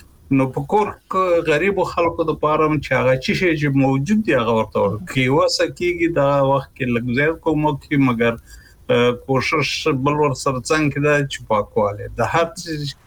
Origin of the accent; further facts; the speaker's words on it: Kunar, Afghanistan; زمونږ په محیط کې چې زه په کنړ کې لوی شوی یم